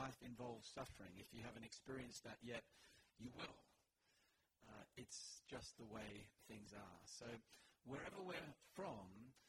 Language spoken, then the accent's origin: English; Australia; as an Australian, I think this is the sixth loss in a row that Australia has experienced playing England in the rugby.